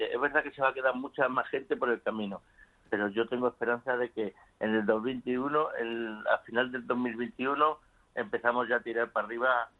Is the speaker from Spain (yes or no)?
yes; Andalusia, Spain; moved away as an adult; now in Madrid, Spain; ha hecho 50 años que estoy trabajando en Vallecas. Me vine de la España de Cádiz, de un pueblo de Cádiz, de la España profunda